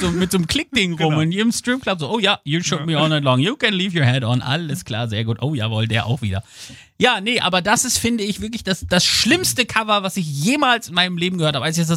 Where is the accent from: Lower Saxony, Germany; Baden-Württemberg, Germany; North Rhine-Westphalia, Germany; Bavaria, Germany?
Lower Saxony, Germany; ich bin Ostfriese, ich habe den ganzen Keller voller Korn.